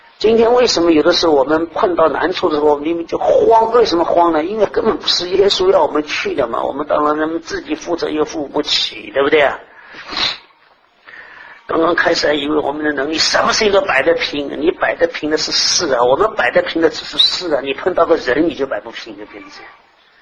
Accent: Thailand; 他们是不是跟这个我们泰国人一样啊？

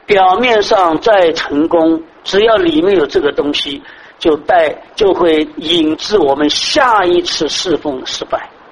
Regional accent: China; 其实我们中国人很多的话，若要人不知啊，除非己莫为啊

